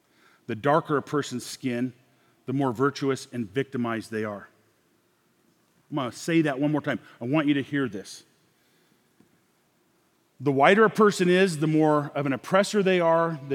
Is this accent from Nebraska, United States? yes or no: yes; Rushville, Nebraska, United States; I'm from Rushville, Nebraska. If you're a guy from Gordon, Nebraska, 13 miles to the east of us, you weren't allowed in town.